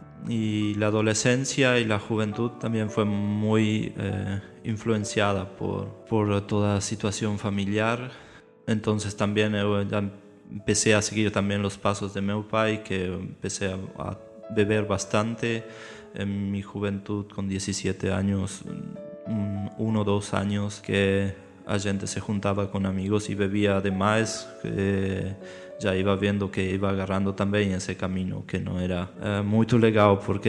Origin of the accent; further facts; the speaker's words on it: 2 de Mayo, Misiones, Argentina; Portuguese is a second language; moved away as an adult; also born or lived in San Vicente / Posadas / Buenos Aires; now in Germany; em minha primeira cidade, onde eu tive minha infância, em San Vicente. Depois, minha adolescência, cresci em 2 de Mayo, é outro pueblo cerca também de San Vicente, todo em Misiones. Depois, já mais de jovem, estive em Posadas, depois em Buenos Aires